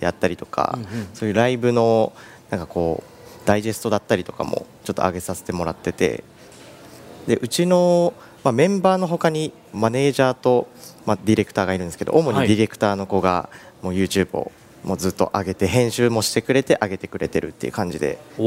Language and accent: Japanese; Toyama, Japan; also born or lived in Kanazawa; 僕が、はい、地元富山なんですけど、はい、専門で金沢の方にちょっと行ってたんですけど